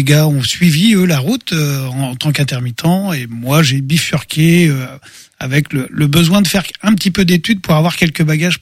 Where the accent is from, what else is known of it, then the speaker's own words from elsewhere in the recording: Angers, Pays de la Loire, France; Je suis né à Angers, je suis un angevin de pure souche en fait.